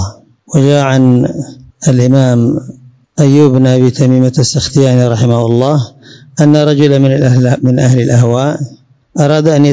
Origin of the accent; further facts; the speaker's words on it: Yemen; عندنا في اليمن هنا، وغير ذلك من الشبهات